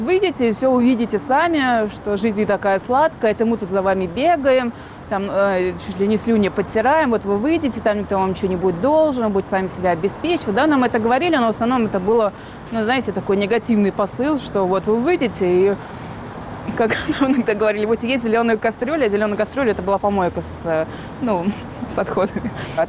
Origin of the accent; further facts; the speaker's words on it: Moscow, Russia; born there; Я родилась в Москве. Дальше 6 лет я пробыла в дом ребенке. После 6 лет меня отправили уже в детский дом, определили. И там я с 6 лет до 17 прожила.